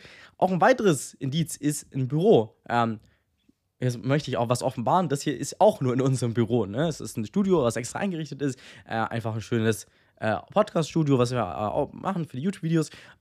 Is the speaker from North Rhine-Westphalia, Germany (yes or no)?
no; Baden-Württemberg, Germany; wir kommen aus der Nähe von Stuttgart, ne, das ist hier beim Stuttgarter Flughafen